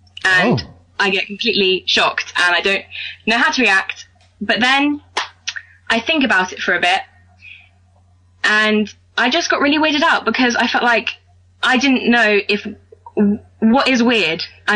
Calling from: Reading, South East England, United Kingdom; I'm calling from England.

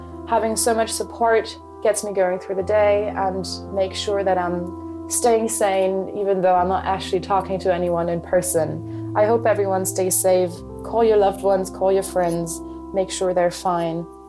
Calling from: Heidelberg, Baden-Württemberg, Germany; I'm calling from Heidelberg in Germany.

